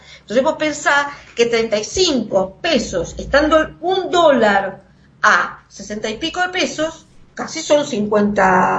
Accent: Argentina; en mi país, por ejemplo, hay una ley de emergencia alimentaria. Se le pidió al presidente que hiciera un decreto, y el presidente, ¿sabes qué es? Mauricio Macri

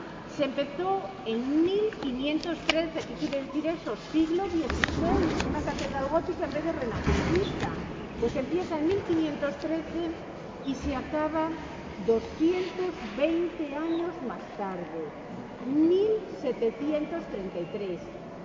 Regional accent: Castile, Spain; lo habitual en nuestras catedrales góticas, que somos castellanos y eso lo conocemos todos muy bien

